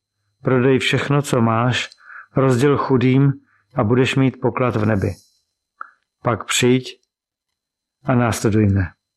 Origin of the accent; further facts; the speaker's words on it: Prague, Czechia; Pocházím z Prahy, mám milující manželku a působím jako kazatel baptistického sboru ve Vysokém Mýtě.